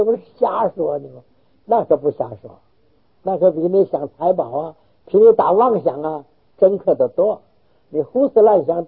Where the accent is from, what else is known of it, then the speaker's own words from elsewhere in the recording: Taiwan; 再想到哦，我们中华民国，再我们中国人